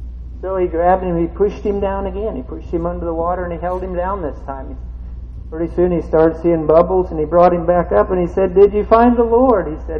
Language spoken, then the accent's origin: English; Carlisle, Pennsylvania, United States; born there; and my mom's side from Pennsylvania. I was born in Carlisle, Pennsylvania, and I've got one uncle and one aunt left.